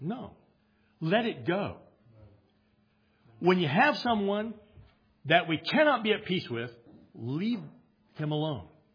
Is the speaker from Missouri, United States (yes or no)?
yes; Missouri, United States; I'm from Missouri. I'm used to saying it. I like it.